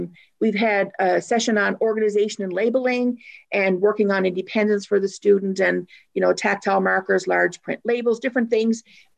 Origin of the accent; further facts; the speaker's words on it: Newfoundland and Labrador, Canada; I'm trying to go quickly, and I'm from Newfoundland, so I can pick up the pace very quickly.